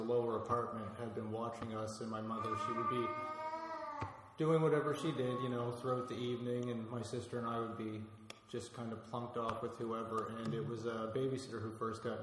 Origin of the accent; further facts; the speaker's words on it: Saint John, New Brunswick, Canada; lived all throughout North End, South End, West Side, just about everywhere.